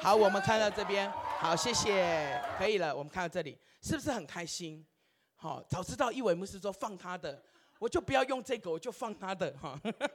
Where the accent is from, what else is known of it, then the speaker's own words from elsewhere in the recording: Keelung, Taiwan; 像我也是啊，我是基隆人。